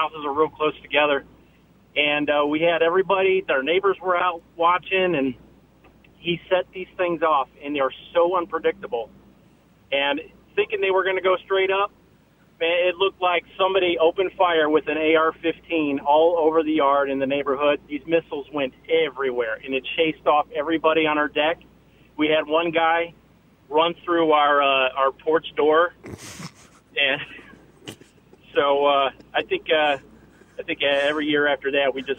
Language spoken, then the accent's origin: English; Wonder Lake, Illinois, United States; Hey, so I grew up in Wonder Lake, Illinois. I know it's like the pit in northern Illinois.